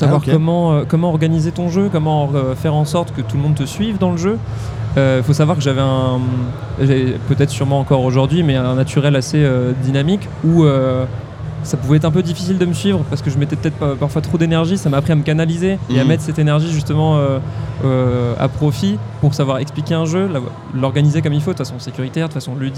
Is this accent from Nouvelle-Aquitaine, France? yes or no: yes; Bressuire, Nouvelle-Aquitaine, France; Et donc je suis originaire de Bressuire qui a une heure d'Angers.